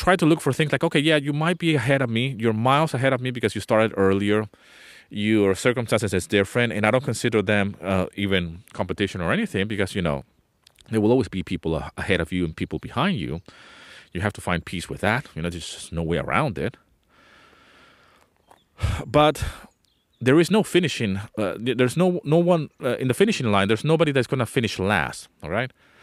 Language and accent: English; Venezuela; also born or lived in London; I speak different languages, all right? So I was born in the UK, in London. But I grew up in Venezuela. My whole family and my whole heritage, if you will, is from Venezuela.